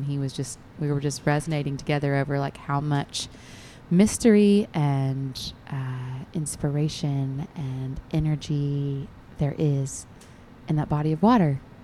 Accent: the South, United States; a through line to the whole experience that I felt like I had and so many women and people have growing up in the South, especially in the Bible Belt.

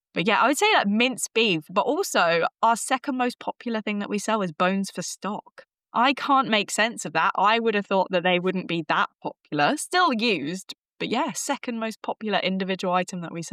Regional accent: United Kingdom; So most of my videos, I will start with, I'm a British farmer, or I'm a farmer and I sell my meat

